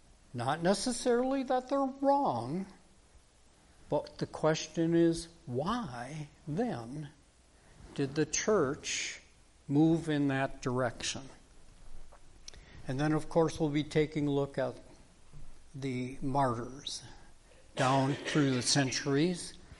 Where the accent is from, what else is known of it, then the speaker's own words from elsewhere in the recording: Minnesota, United States; And where I grew up in the Twin Cities area, I could not walk down those city streets today and feel safe.